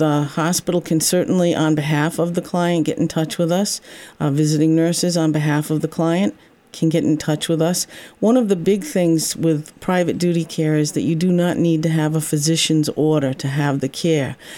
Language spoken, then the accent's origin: English; South Kingstown, Rhode Island, United States; I was born and raised in South Kingstown, Rhode Island. Went to South Kingstown High School. Went away a little bit for college, came home, and have been here ever since.